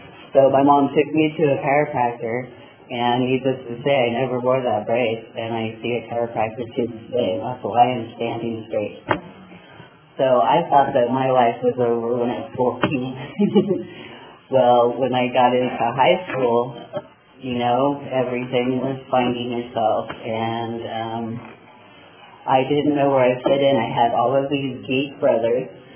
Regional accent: Santa Maria, California, United States; I was raised in Santa Maria, I was born in Santa Maria, California. I was born on New Year's Eve.

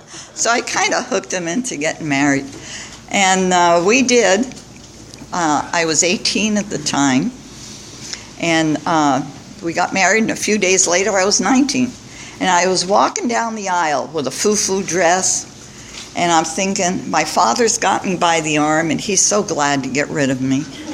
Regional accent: Goshen, New York, United States; I was born in New York City. Yay! And I had my first drink at 14, not New York City. We'd moved upstate New York to a little town called Goshen, New York.

